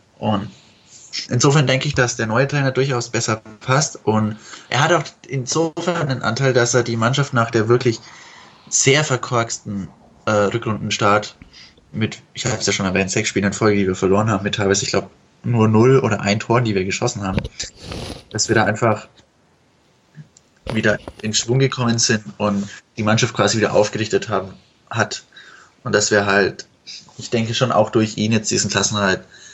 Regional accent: Fürth, Bavaria, Germany; now in Bochum, Germany; ich bin immer noch 21 Jahre alt, noch circa 2 Wochen. Ich komme aus Fürth

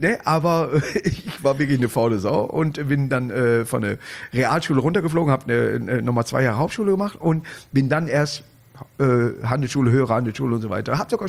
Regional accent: Königswinter, North Rhine-Westphalia, Germany; Ich trinke hier nochmal aus meiner Heimatstadt Königwinter.

